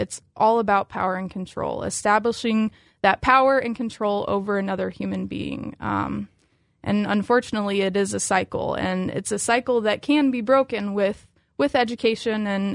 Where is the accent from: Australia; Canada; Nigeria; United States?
United States; Knoxville, Tennessee; I grew up in Knoxville, lived in Knoxville my whole life.